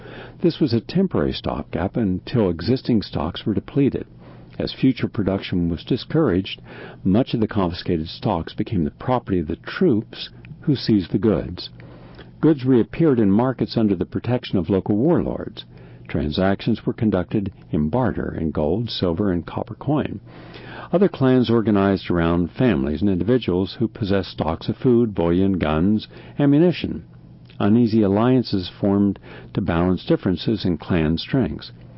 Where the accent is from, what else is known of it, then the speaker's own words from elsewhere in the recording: West Virginia, United States; In West Virginia, my home state, a once lushly forested area, has been transformed into a dead zone.